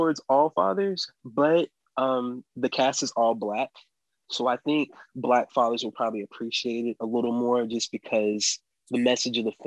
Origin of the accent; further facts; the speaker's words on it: Nashville, Tennessee, United States; now in -; I'm 29 years old, and I grew up in Nashville, Tennessee, but more specifically, North Nashville.